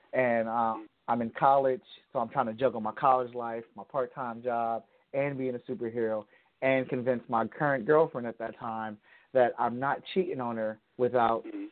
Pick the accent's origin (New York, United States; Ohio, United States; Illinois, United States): Ohio, United States; Cleveland; now in Columbus, United States; I am from Cleveland and I live currently in Columbus.